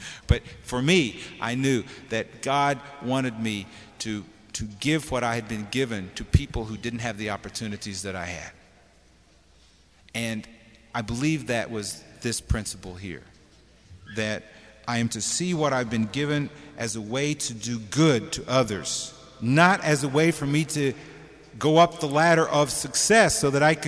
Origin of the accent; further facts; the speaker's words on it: United States; I've felt guilty about being American, you know, so rich, so blessed, really, you've had everything, you know.